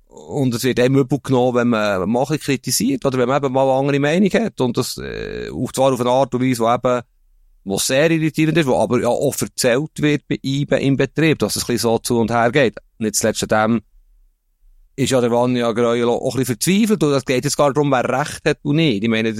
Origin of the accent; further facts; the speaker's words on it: Bern, Switzerland; Ja, also, ich bin ja Berner